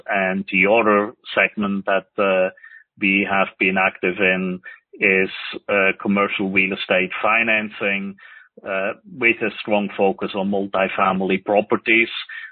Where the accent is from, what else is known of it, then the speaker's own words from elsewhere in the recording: Switzerland; moved away as an adult; now in Dallas, United States; even though I have been living here now for the last 15 years or so. Originally, I'm from Switzerland. I grew up in Switzerland, went to school in Switzerland